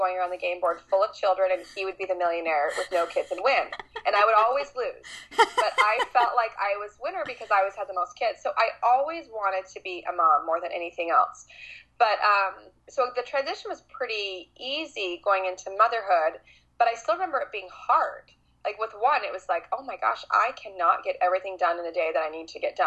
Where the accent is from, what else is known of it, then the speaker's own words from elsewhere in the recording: San Diego, California, United States; Well, I grew up in San Diego, California, and I love it here. I still live here.